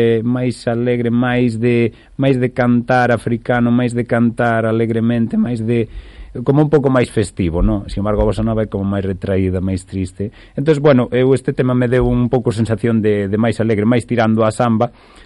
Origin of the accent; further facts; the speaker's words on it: Galicia, Spain; temos aí un potencial moi importante como galegos para poder explorar e explotar